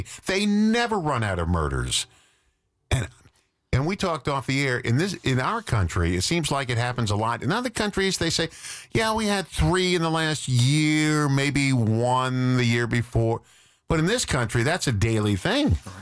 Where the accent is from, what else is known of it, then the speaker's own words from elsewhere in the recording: Massapequa, New York, United States; In my small town where I grew up in Massapequa, New York, mm-hmm. It's a small town on Long Island.